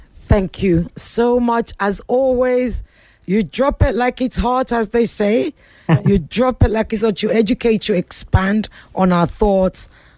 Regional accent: Ikoyi, Lagos, Nigeria; from Ikoyi.

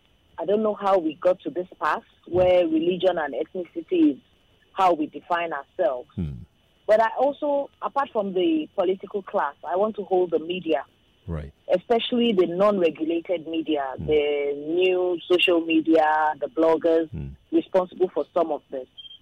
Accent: Lagos, Nigeria; as a child, I could only speak English and Igbo language. I'm from Lagos. I couldn't speak Yoruba. I learned how to speak Yoruba in secondary school because I attended a federal government girls' college in the Southwest.

